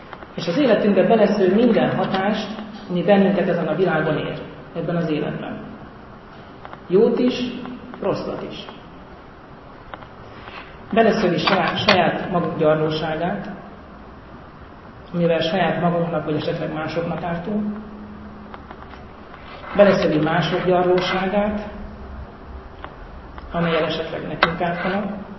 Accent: Heves, Hungary; Én egy kisvárosból származom, amit Hevesnek hívnak, Heves megyében, Heves megye, Hevesről kaptam ki. És ebben a kisvárosban, ahol én fölnőttem

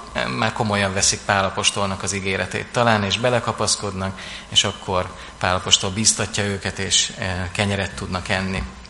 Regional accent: Szabolcs-Szatmár-Bereg, Hungary; én Szabolcsban, amikor felnőttem, akkor ott hát nagyon sok almás volt.

